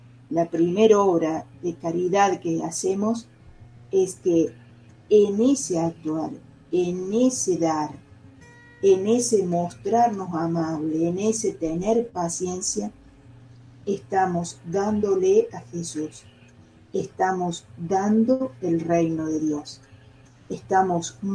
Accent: Arroyo Cabral, Córdoba, Argentina; ahí a mi pueblito, Arroyo Cabral, cerca de Villa María

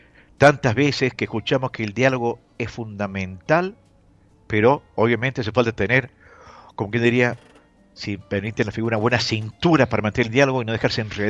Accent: Argentina; qué hubiéramos contestado como argentino o como nuestra forma de ser temperamental?

